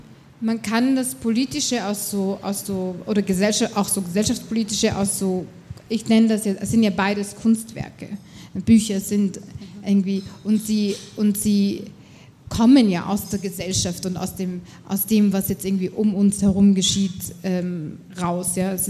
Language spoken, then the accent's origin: German; Austria; also ich bin Österreicherin